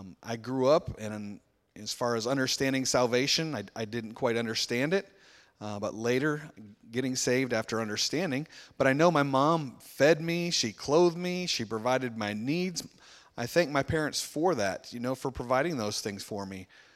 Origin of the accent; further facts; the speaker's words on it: Georgia, United States; also born or lived in Alabama, United States; that's kind of normal for the South where I grew up in Georgia and lower Alabama.